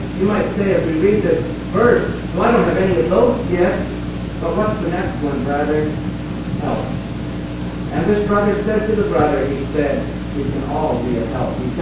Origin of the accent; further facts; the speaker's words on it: Smiths Falls, Ontario, Canada; But all the years I was growing up in Smith Falls